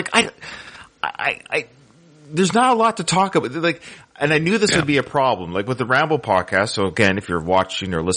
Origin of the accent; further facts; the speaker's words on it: Canada; Canada, my home country, absolutely sucks.